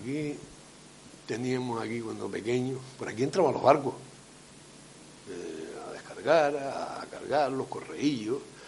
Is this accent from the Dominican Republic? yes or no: no; Pozo Negro, Canary Islands, Spain; De esta zona. Criado y nacido en Pozo Negro. Aquí desde chico hasta 73 años que tengo ahora.